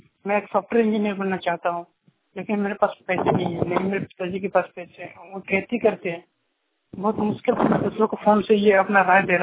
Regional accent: Andhiya, Jharkhand, India; मैं झारखंड के बोकारो डिस्ट्रिक्ट का रहने वाला हूँ। मैं चंदन कैरी प्रखंड इलाके में पढ़ता हूँ। मेरा गांव है अंधिया।

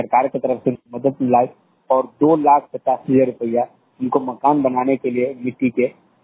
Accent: Bihar, India; अपने बिहार के जो जिलाष्टमी है

